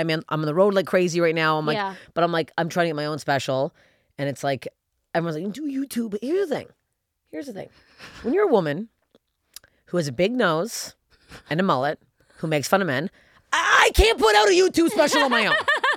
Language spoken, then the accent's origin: English; Canada; moved away as an adult; as a Canadian, you can't get a cross-border credit check.